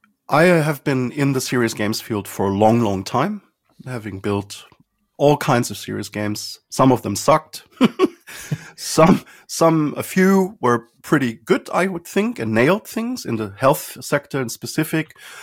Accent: Sindelfingen, Baden-Württemberg, Germany; I grew up in Sindelfingen, nearby Stuttgart, one of the key plants for Mercedes-Benz, for Daimler.

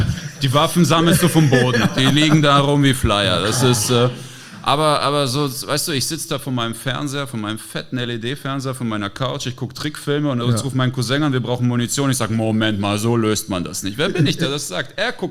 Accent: Ukraine; Ach, ich bin ja in der Ukraine auch aufgewachsen. Ich habe da ein paar Jahre gelebt und ich habe viele Freunde dort, auch ein paar Verwandte dort.

